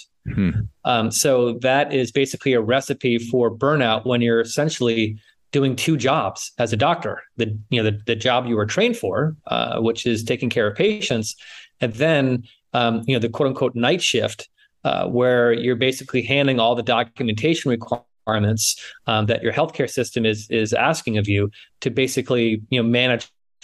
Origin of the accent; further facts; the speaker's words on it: New England, United States; moved away as an adult; now in San Francisco, United States; I grew up in New England, but I've been in the West Coast in San Francisco for now over 25 years.